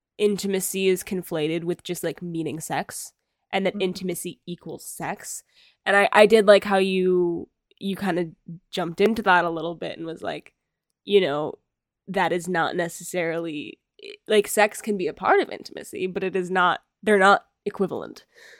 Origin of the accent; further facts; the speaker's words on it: United States; just because I'm selfish and I'm obsessed with myself and I'm American.